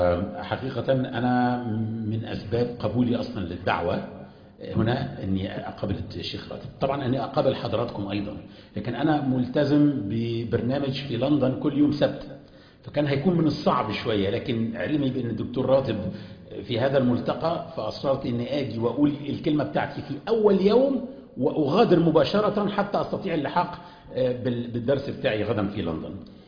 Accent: Upper Egypt, Egypt; أنا الجزء اللي مش مشرق هو أن أنا من منطقة في مصر اسمها الصعيد. ونعم صعيدي، أنا صعيدي، نعم نعم، وأنا أفخر بذلك وأنا بقولها في كل مكان

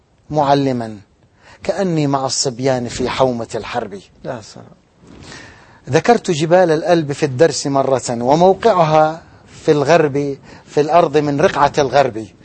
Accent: Deir ez-Zor, Deir ez-Zor Governorate, Syria; وقد صاحبته من بلدي دير الزور إلى دمشق مرة في الأتوبيس معه

